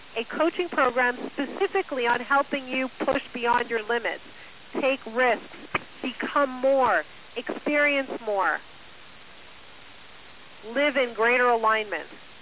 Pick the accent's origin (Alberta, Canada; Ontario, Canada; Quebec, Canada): Quebec, Canada; Montreal; I was in Montreal. I grew up in Montreal, and I was there with my family, and we stopped off at the mall where I grew up.